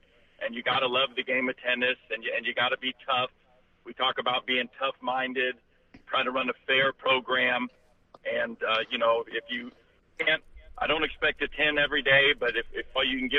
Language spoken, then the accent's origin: English; Knoxville, Tennessee, United States; I've been a part of this, you know, growing up in Knoxville. I've been a part of this league, and I've followed the great Tennessee teams.